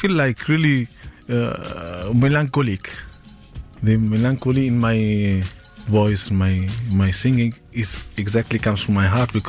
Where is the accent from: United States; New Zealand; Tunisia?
Tunisia; Tunis, Tunis Governorate; English is a second language; moved away; also born or lived in Vienna; and I consider myself also immigrant because I came from Tunis to discover music. I went to Vienna and I succeed to let people accept me as immigrant.